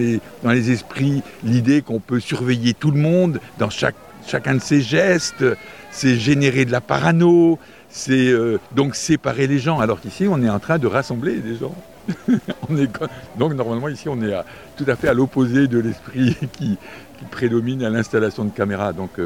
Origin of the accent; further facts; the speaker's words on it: Brittany, France; first language Breton; French is a second language; Même le breton, qui est ma langue maternelle, je la connais pas.